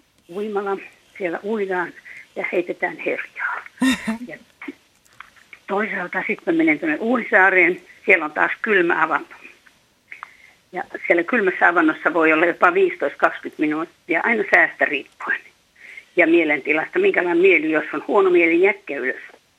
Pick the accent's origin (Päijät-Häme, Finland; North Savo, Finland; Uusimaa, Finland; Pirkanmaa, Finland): Päijät-Häme, Finland; Lahti; born there; mä olen syntynyt Lahdessa ja elänyt Hiihdossa ja Salparilla olen hiihtänyt.